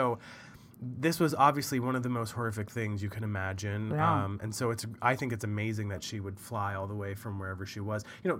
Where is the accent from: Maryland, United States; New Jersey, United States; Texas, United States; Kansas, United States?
Maryland, United States; is in the prison in my hometown in Maryland, this like small town in Maryland.